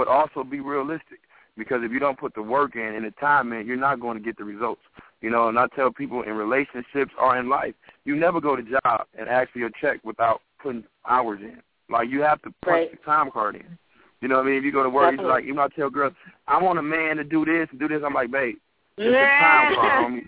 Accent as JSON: {"language": "English", "town": "Detroit", "region": "Michigan", "country": "United States", "said": "Like I went down to Mississippi. I'm like, ooh, this is country. Because I was from Detroit."}